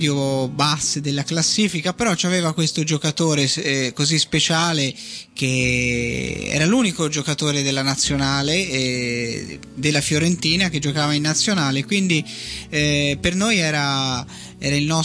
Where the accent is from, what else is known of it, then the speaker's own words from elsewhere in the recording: Florence, Tuscany, Italy; Noi abitavamo davanti allo stadio comunale di Firenze, dalla terrazza di casa, proprio di camera mia